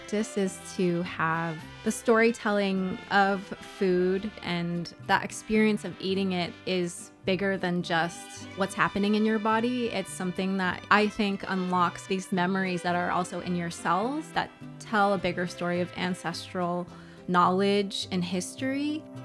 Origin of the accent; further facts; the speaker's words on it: Tucson, Arizona, United States; I grew up here in Tucson